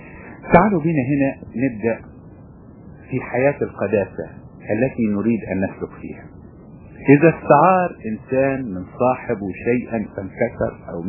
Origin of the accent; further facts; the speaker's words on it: Egypt; ويمكن لغايه دلوقتي عندنا في مصر بالذات